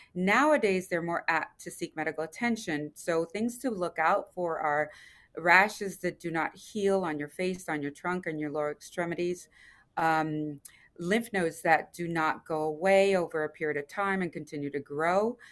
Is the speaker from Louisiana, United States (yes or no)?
yes; Louisiana, United States; I come from Louisiana, LSU